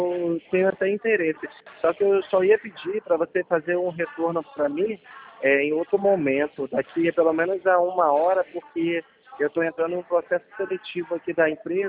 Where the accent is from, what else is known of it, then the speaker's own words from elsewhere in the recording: São Gonçalo, Rio de Janeiro, Brazil; Sou de São Gonçalo, Rio de Janeiro.